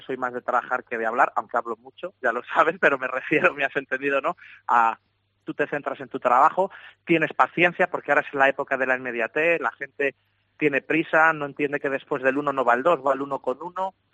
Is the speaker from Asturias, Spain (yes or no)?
no; Toro, Castile and León, Spain; Y a mí lo que más me gusta es poder trabajar, dar clase en Toro, en mi pueblo y en Zamora y pasear y que la gente te pare y poder hablar un rato.